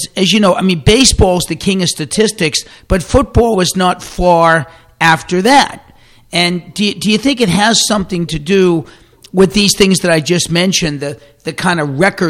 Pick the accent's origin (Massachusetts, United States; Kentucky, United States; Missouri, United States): Massachusetts, United States; Boston; Now, everybody here knows I'm from Boston. I'm a big Red Sox fan.